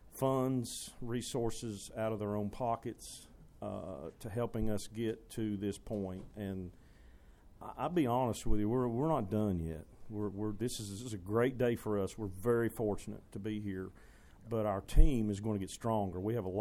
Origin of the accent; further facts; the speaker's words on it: Abingdon, Virginia, United States; And when I moved back to the Abington, Bristol area, which is my hometown, I went back